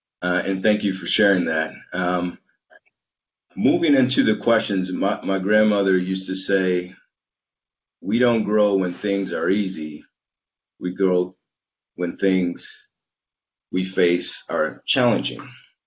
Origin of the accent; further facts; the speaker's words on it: Wisconsin, United States; So before we get into the questions, I do want to brag on my home state of Wisconsin.